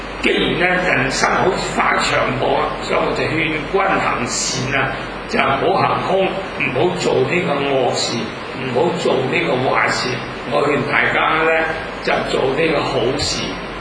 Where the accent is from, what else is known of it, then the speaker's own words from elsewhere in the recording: Hong Kong; 我就是香港人呢